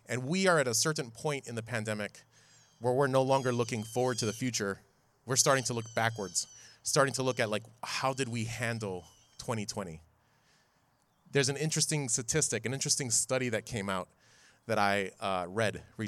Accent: Honolulu, Hawaii, United States; I'm from Honolulu, and when we start off our sermons, we say aloha, and the congregation usually responds with aloha.

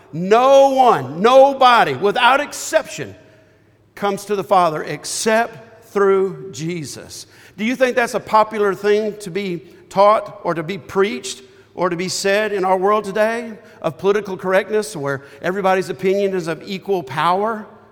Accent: Springfield, Missouri, United States; also born or lived in Tennessee / Columbia; I was born here in Tennessee, but I was raised in Missouri for the most part. Lived in Springfield.

